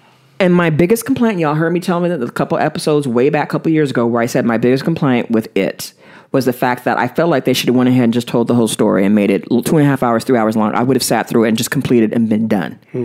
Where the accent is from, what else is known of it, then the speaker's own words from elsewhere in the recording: Maine, United States; born there; We come from the same state. I'm a Maine baby. I was born in Maine.